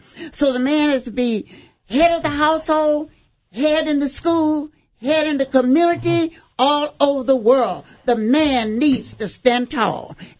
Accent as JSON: {"language": "English", "region": "Mississippi", "country": "United States", "said": "I came all the way from Mississippi, and I came up here to stay 2 weeks, and I've been here 43 years."}